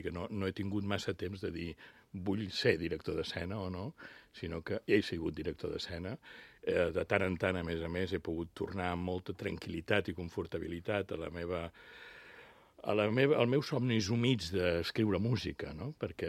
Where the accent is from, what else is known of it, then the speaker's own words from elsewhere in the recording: Lloret de Mar, Catalonia, Spain; per la festa major del meu poble, de Lloret